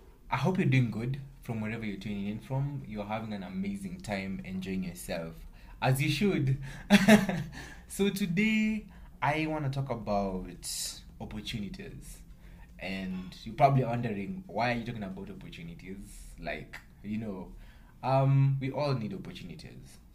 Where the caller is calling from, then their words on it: Nairobi, Kenya; I'm talking from a perspective where I'm from Nairobi, Kenya right now, this is why I'm recording this